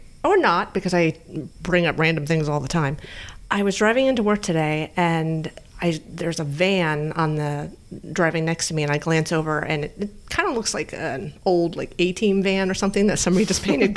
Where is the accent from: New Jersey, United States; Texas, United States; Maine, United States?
Texas, United States; which you would think growing up in Texas I would have done by now.